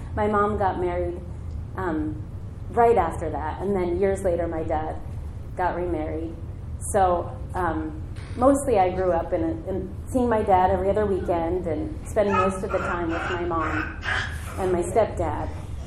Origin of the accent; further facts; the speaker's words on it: New York, United States; born there; I was born in New York in 1976